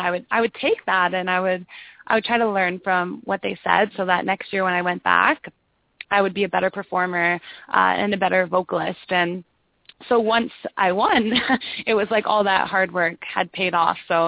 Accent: Listowel, Ontario, Canada; especially my hometown in Listowel, jump behind me and support me on that one

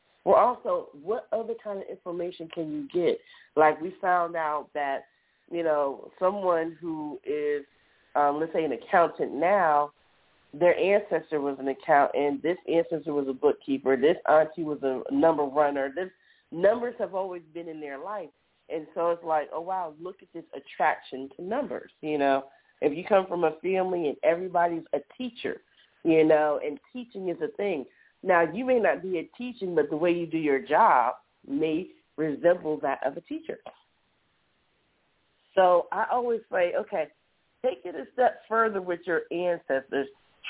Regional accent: Miami, Florida, United States; also born or lived in Washington, D.C.; in my opinion, I would say I grew up in Miami, Florida.

